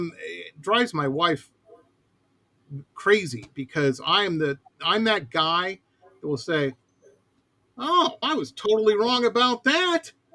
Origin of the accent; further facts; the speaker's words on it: Detroit, Michigan, United States; Where I grew up in Detroit, it was maybe a gang of two.